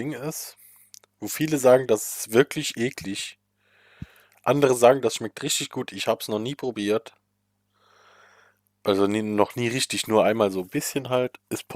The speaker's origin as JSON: {"language": "German", "region": "Saarland", "country": "Germany", "said": "wir kommen beide aus dem Saarland und hier wird ja durchaus auch mal gerne gegrillt."}